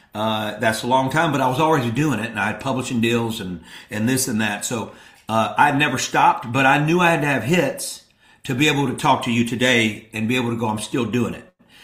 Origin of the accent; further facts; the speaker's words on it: Mississippi, United States; And growing up in Mississippi, you're caught between all of these musical styles.